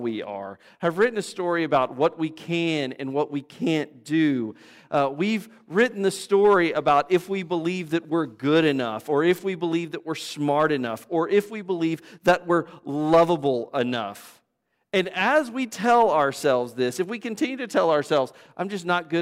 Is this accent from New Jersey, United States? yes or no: no; Texas, United States; I was shaped by the fact I grew up in West Texas. I was shaped by the fact I've grown up in America.